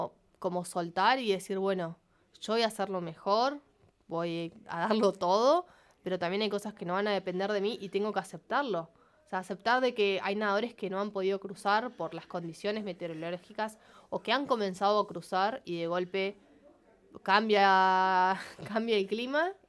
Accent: Viedma, Río Negro, Argentina; mostrar mi lugar, de dónde soy, que soy de Viedma, que soy de Río Negro, que soy de Argentina.

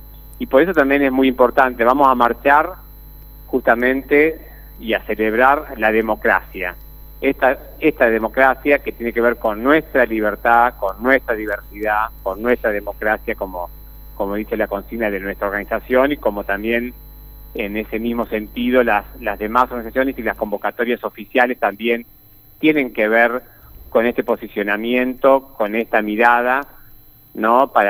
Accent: Azul, Buenos Aires Province, Argentina; born there; now in Rosario, Argentina; soy rosarino por adopción, azuleño, nací en la ciudad de Azul, pero soy rosarino por adopción y por elección.

